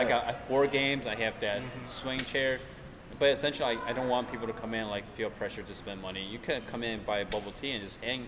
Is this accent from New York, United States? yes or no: yes; Greece, New York, United States; Yeah, I'm from Greece. I'm from the East Side originally, and I live downtown right now.